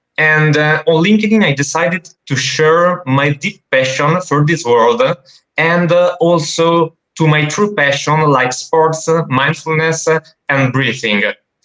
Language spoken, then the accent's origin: English; Lombardy, Italy; English is a second language; I'm from Italy. I live in a little country nearby Milano.